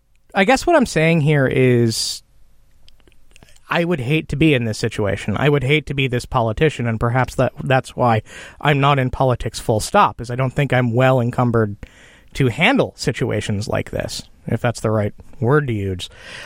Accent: Midwest, United States; All right, so I'm probably going to get this wrong on both counts because I am unremittingly from the Midwest.

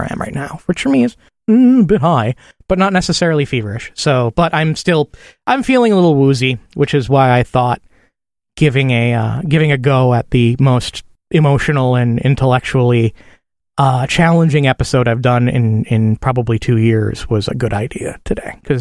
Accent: Midwest, United States; I'm fairly cold-blooded for a warm-blooded creature. I think it comes from growing up in the Midwest or something.

